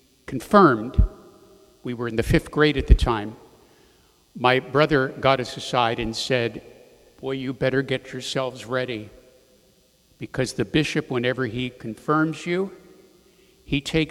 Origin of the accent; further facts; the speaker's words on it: Punxsutawney, Pennsylvania, United States; when I was a little boy growing up in Punxsutawney, Pennsylvania, prior to the Second Vatican Council